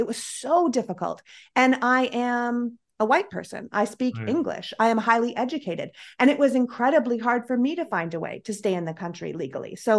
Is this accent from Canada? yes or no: yes; Toronto, Ontario, Canada; moved away as an adult; now in United States; I moved originally from Toronto to New York, and I was there during 9/11.